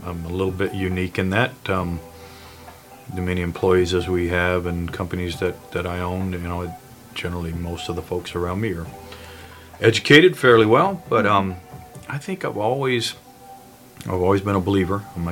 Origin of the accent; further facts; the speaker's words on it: the South, United States; I grew up in the South, pretty competitive part of the South, football.